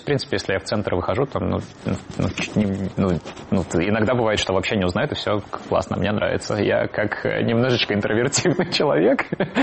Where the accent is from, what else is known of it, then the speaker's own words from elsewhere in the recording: Riga, Latvia; как-то мы все были из Риги, это было очень родное место.